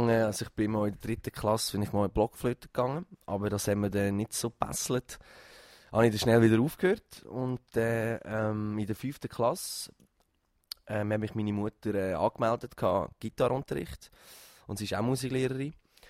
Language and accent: German; Schwarzenberg, Lucerne, Switzerland; Ich komme aus dem Schwarzenberg. Für die, die nicht wissen, wo es liegt, Malters.